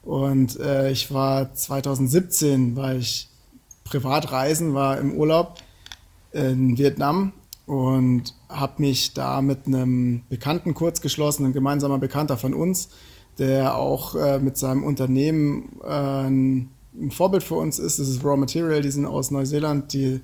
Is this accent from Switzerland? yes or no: no; Germany; weil ich dort als Deutscher in den Kaffeebergen natürlich aufgefallen bin